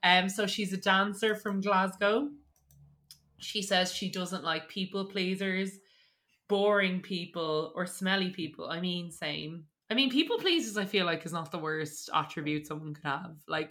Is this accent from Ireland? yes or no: yes; Ireland; I recognise that, you know, we're three Irish podcast hosts and, you know, this is a UK show.